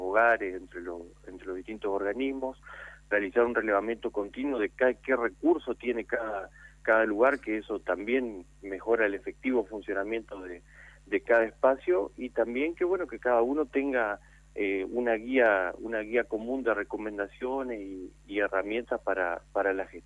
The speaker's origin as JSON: {"language": "Spanish", "town": "Villaguay", "region": "Entre Ríos", "country": "Argentina", "tie": "born or raised there", "said": "Nosotros, en el caso de mi pueblo, que es Villaguay"}